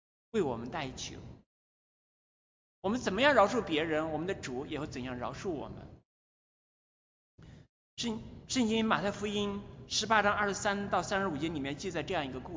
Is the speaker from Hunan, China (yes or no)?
yes; Hunan, China; 我老家是湖南一个很偏远的农村，我父母是成分不好的那一类。那时候成分不好，就是说我的爷爷或者是外公属于地主或财主之类。